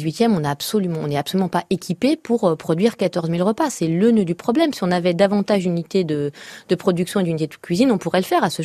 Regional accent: Paris, Île-de-France, France; Voilà, moi je viens de la Goutte d'or.

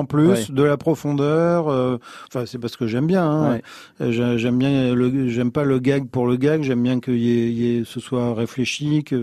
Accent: Brittany, France; mais j'ai aussi un petit caractère, je suis breton, hein, quand même

